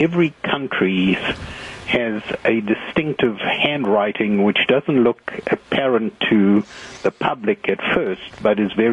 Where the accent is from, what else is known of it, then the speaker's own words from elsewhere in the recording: Zimbabwe; moved away as an adult; also born or lived in South Africa; now in United Kingdom; I came to this country in 1978, and actually I'm not British. I'm from Rhodesia, or Zimbabwe, as it's called today.